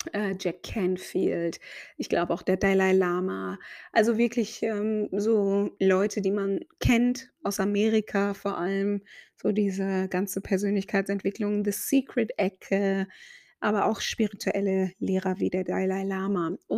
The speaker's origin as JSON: {"language": "German", "country": "Ghana", "tie": "born or raised there", "also_born_or_lived": "Germany", "said": "Also wie gesagt, Mama Deutsche, Papa aus Ghana. Meine Eltern haben sich in Deutschland kennengelernt. Ich bin in Deutschland geboren, auch zum Kindergarten schon gegangen. Mit 3 haben meine Eltern dann entschieden, mich und meinen Bruder, der 4 Jahre älter ist als ich, in Ghana abzusetzen"}